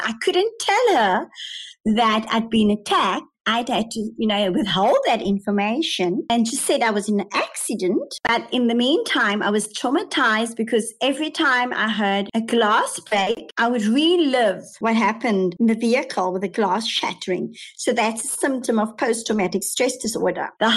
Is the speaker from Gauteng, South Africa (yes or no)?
no; Cape Town, Western Cape, South Africa; as I mentioned, I come from the Cape Flats. And it's a drug-infested area amongst beautiful people.